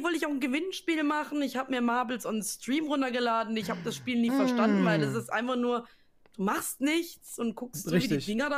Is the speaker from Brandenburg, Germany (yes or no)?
no; Baden-Württemberg, Germany; accent: Baden; in meinem Dialekt zu machen. Ist übrigens badisch, nicht schwäbisch.